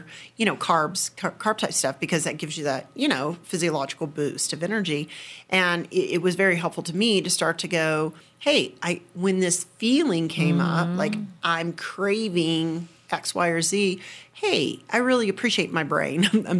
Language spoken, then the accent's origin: English; the South, United States; I'm from the South, and food's culture, food's caring